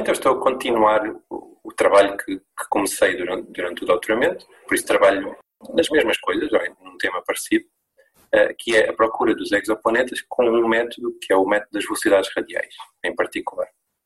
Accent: Lisbon, Portugal; also born or lived in Santarém; now in Alpiarça, Portugal; eu sou originalmente, nasci em Santarém, estou agora de facto perto de Santarém, na vila de Alpiarça, mas mudei-me desde novo para Lisboa, portanto fiz a minha escolaridade em Lisboa

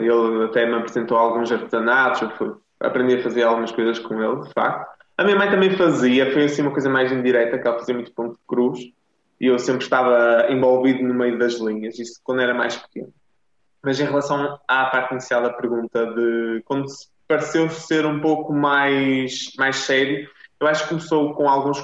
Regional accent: São João de Ver, Aveiro, Portugal; na minha terra natal, em São João de Ver

